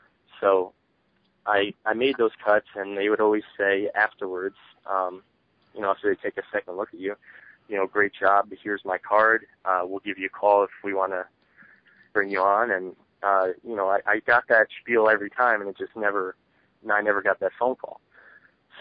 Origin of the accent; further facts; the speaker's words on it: New Jersey, United States; And, you know, I'm from New Jersey, so I went to ones in the area in New Jersey, New York, Philadelphia area.